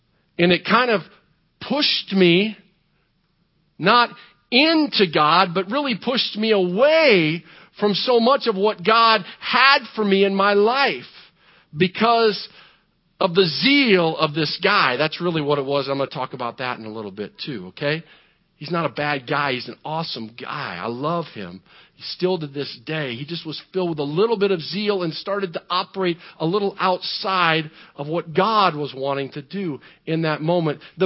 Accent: Illinois, United States; But I was a teenager growing up in Southern Illinois.

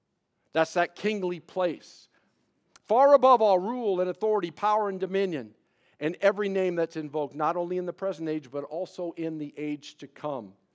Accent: United States; I mean, after all, I'm an American. And Americans, we don't like kings.

